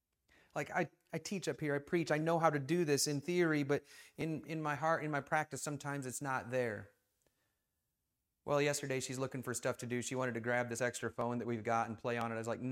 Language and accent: English; Michigan, United States; you know, I grew up in Michigan, and they say, oh, we went down to Florida over Christmas break